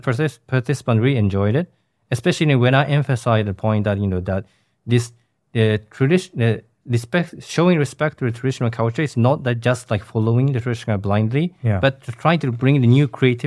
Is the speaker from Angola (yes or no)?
no; Japan; English is a second language; In Japan, not only the big cities, but in the small cities where my hometown, there are like lots of traditional like dojo.